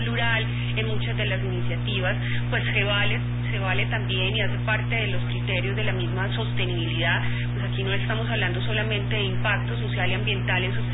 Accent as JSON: {"language": "Spanish", "country": "Colombia", "moved": "yes", "lives_now": "Mexico", "said": "Yo soy colombiana, pero vivo aquí en México."}